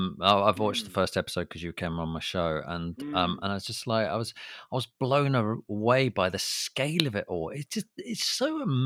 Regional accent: England, United Kingdom; And so being English, I used to go in there and then they'd all be speaking.

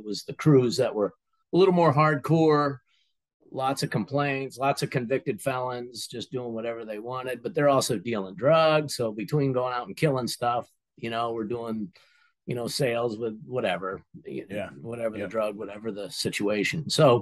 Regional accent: Pennsylvania, United States; moved away as an adult; now in Maine, United States; I was raised in Pennsylvania, went to Maine when I was 19, went to college

